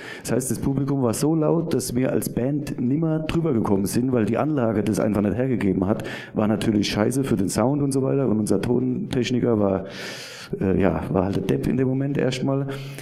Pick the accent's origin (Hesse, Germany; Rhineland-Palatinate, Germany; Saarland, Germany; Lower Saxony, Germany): Rhineland-Palatinate, Germany; Ludwigshafen; So bin ich aufgewachsen und in Ludwigshafen, Ernst-Reuter-Siedlung.